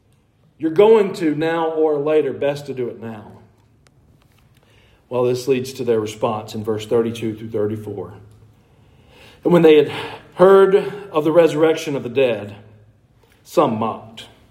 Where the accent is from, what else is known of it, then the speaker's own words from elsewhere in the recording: Georgia, United States; I grew up in near Atlanta, Georgia, so we were infected by the Coca-Cola company.